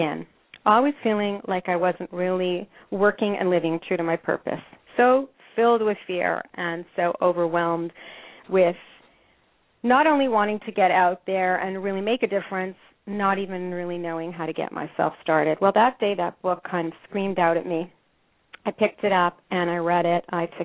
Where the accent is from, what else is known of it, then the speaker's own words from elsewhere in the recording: Montreal, Quebec, Canada; now in Montreal, Canada; I was living in Montreal, my hometown, Montreal, Quebec, Canada, which is actually ironically where Peggy lives in Quebec, not far from where I was born